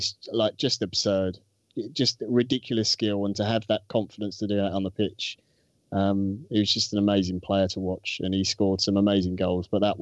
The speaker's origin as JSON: {"language": "English", "region": "London", "country": "United Kingdom", "tie": "born or raised there", "lives_now": "Essex, United Kingdom", "said": "I was born in London. I live out in Essex now, as most of the listeners know. But yeah, all the family's from North London, all Arsenal fans, was brought up around it."}